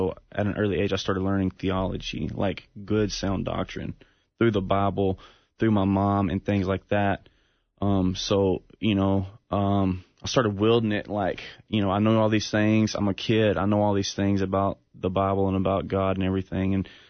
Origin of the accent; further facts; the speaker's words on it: Lawrenceburg, Tennessee, United States; I grew up in Lawrenceburg, Tennessee. Small farm town. Little, everybody knows everybody. Everybody goes to church. Legalistic background. You know, Baptist, Southern Baptist upbringing.